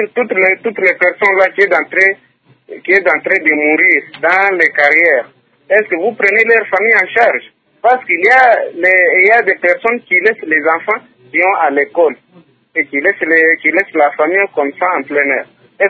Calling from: Lubumbashi, Haut-Katanga, DR Congo; c'est le chômage ici chez nous au Congo.

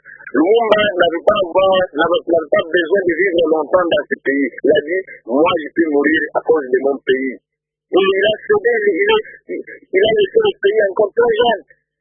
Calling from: Kindu, Maniema, DR Congo; je suis parti de Kindu Maniema.

